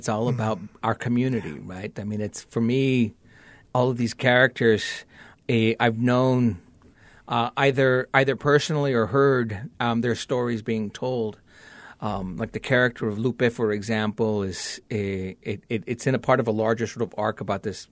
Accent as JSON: {"language": "English", "region": "California", "country": "United States", "tie": "born or raised there", "said": "I'm growing up in Northern California."}